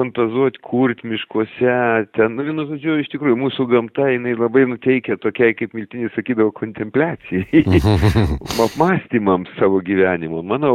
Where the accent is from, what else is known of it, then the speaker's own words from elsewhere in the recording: Klaipėda, Klaipėda County, Lithuania; born there; kad kaip nekeista, kadangi aš gimiau Klaipėdoj.